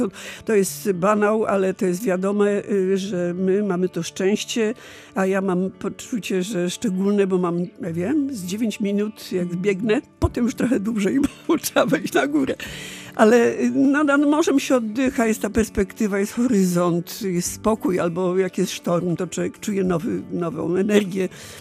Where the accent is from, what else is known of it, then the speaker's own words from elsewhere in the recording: Gdańsk, Pomeranian Voivodeship, Poland; born there; now in Gdynia, Poland; to moje miasto, choć urodziłam się w Gdańsku.